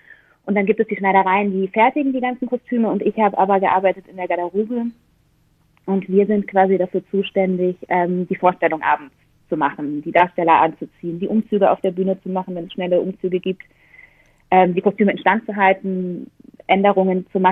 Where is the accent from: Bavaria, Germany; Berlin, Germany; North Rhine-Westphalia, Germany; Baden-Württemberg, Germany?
Baden-Württemberg, Germany; Freiburg; Ich komme aus Freiburg